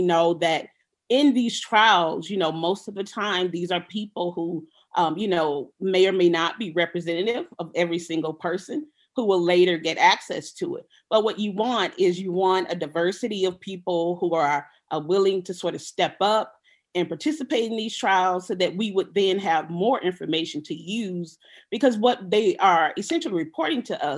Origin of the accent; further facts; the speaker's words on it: Mississippi, United States; what I saw in my own community growing up in the Mississippi Delta